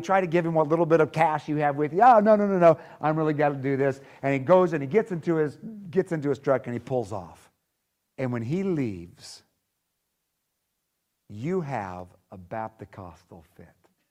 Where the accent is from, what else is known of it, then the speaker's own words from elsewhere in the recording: Nashville, Tennessee, United States; So I'm from Nashville.